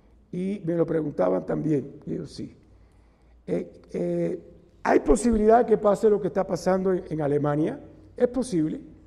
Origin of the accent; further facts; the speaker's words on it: Cuba; Es la primera vez en Cuba, desde que se lleva registros de huracanes, que un huracán pasa por 12 provincias de Cuba. Es la primera vez. Nos desbarató el país completo.